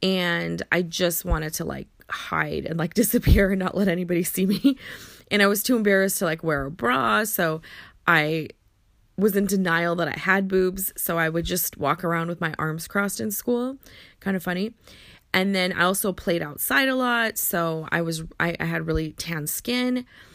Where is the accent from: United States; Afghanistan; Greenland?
Afghanistan; I'm from Afghanistan, and so people think I'm Middle Eastern